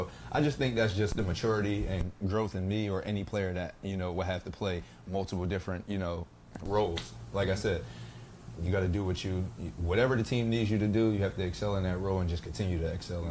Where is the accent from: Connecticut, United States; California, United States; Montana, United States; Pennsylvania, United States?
Pennsylvania, United States; Philadelphia; I feel like growing up in Philly, like I said, having had that dog, you know, mentality